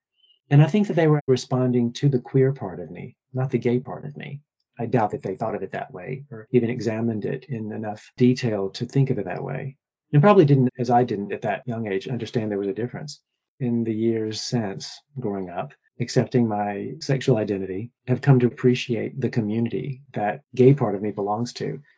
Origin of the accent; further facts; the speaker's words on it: Warm Springs, Georgia, United States; now in Washington, D.C., United States; I grew up in Warm Springs, Georgia. You probably know it better as the home of Roosevelt's Little White House. I live in Washington, D.C. now. I have for over three decades.